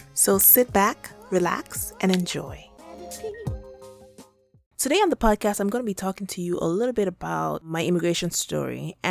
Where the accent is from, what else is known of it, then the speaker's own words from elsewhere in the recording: Nigeria; moved away as an adult; now in United States; I was born in Nigeria and I grew up there. I went to school there. I graduated from college from Nigeria. It's always been my dream to study abroad.